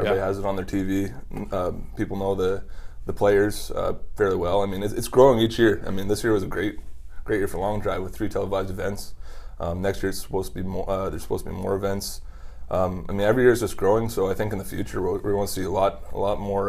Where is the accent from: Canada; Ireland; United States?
Canada; it makes me sound so bad as a Canadian